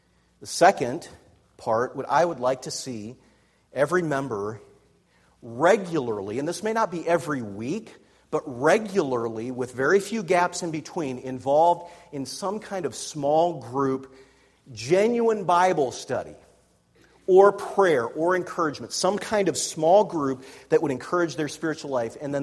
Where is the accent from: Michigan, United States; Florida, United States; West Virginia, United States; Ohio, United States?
Ohio, United States; Canton; I remember my pastor saying that growing up in Canton, Ohio.